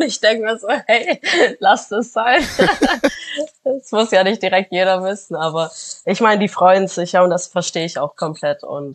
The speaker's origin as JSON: {"language": "German", "country": "Germany", "tie": "born or raised there", "said": "wir leben zwar hier in Deutschland, ich bin hier auch in Deutschland aufgewachsen und geboren"}